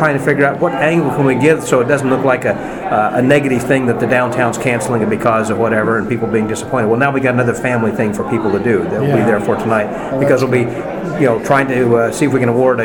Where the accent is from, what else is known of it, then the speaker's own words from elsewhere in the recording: Houston, Texas, United States; I'm from Houston.